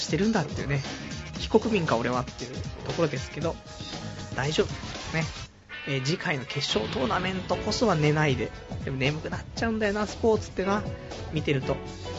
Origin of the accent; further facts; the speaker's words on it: Saitama, Japan; 僕埼玉ですから